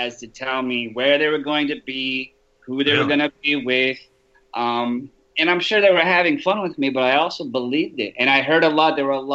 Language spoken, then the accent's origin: English; Washington, United States; I'm from Washington, so I love the rain.